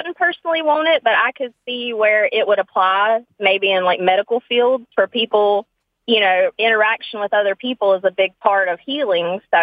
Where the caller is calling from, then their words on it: Winston, North Carolina, United States; Hi, I'm calling from Winston, North Carolina.